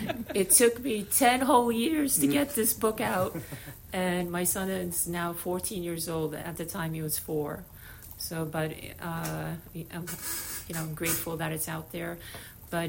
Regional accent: United States; I grew up here in America

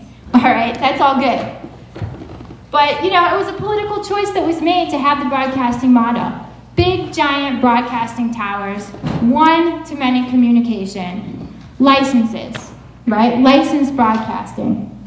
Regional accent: Scranton, Pennsylvania, United States; I mean, I'm from Scranton, and I was shocked.

